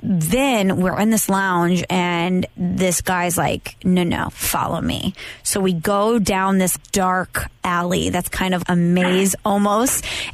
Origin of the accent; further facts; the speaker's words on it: St. Louis, Missouri, United States; He's like, I love the Eagles. Where are you from? I was like, St. Louis.